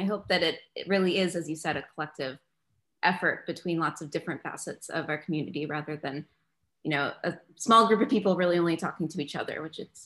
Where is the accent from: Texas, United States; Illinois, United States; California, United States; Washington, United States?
Texas, United States; I grew up in Texas. We didn't really see ice or snow a whole lot.